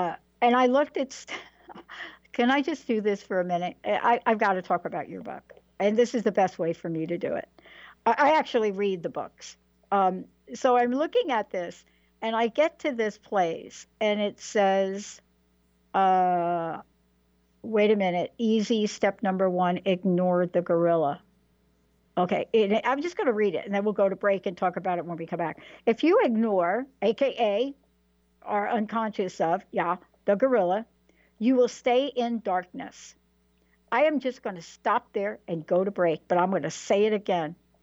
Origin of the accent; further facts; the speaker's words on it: Bronx, New York, United States; I'm a girl from the Bronx.